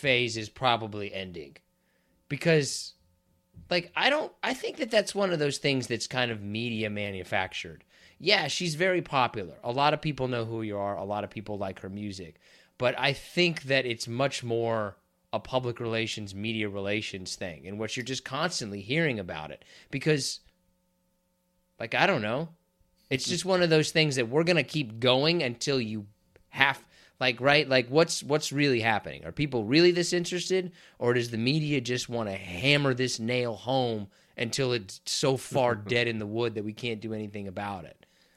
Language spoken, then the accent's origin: English; Wichita, Kansas, United States; Barry Sanders from Wichita, my hometown, by the way, so please don't try to take him.